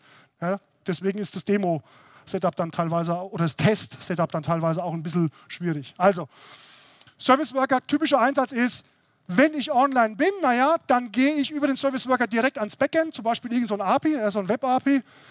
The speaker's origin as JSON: {"language": "German", "town": "Würzburg", "region": "Bavaria", "country": "Germany", "said": "also ich komme ja aus der Würzburger Gegend, wie man vielleicht hört"}